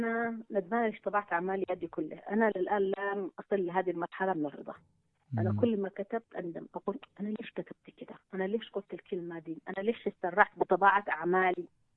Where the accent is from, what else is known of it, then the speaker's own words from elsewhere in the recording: Aden, Yemen; أنا نشأت في مجتمع في عدن في ذلك الوقت حركة ثقافية، احترام للوقت، احترام للمواعيد.